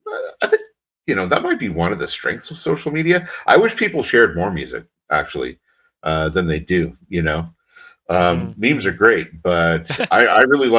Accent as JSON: {"language": "English", "town": "Kapuskasing", "region": "Ontario", "country": "Canada", "tie": "born or raised there", "said": "I grew up in Kapuskasing. So for any of your listeners who don't know where that is, just look up and, you know, get yourself up to sort of James Bay and then look down, and right where the trees stop, you'll see Kapuskasing, right on the timber line."}